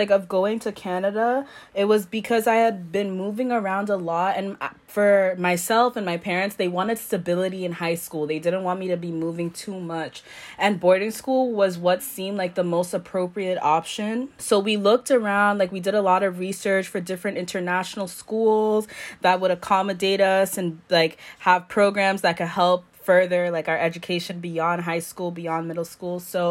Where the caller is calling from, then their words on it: London, United Kingdom; I'm good, and I'm joining from London in United Kingdom.